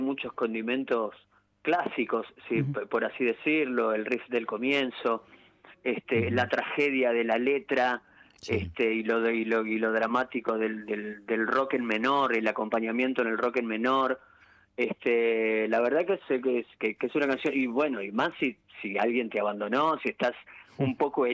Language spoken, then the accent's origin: Spanish; Chaco, Argentina; No, yo vengo del Chaco